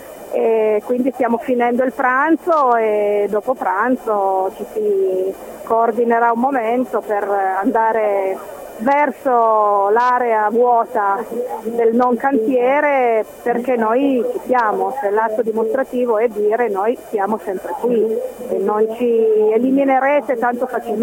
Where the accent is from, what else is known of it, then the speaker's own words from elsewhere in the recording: Turin, Piedmont, Italy; io sono una torinese, sono 15 anni che abito e lavoro in Valle di Susa